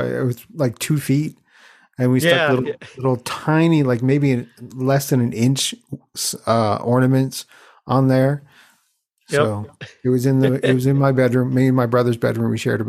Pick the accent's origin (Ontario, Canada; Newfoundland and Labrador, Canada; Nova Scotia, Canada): Newfoundland and Labrador, Canada; I mean, I'm living in Newfoundland. I'm a Newfoundlander.